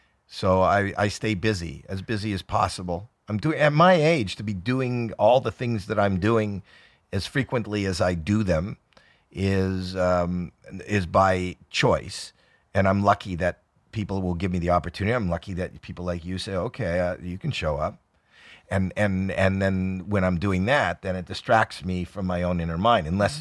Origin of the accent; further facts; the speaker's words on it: Canada; And I'm Canadian.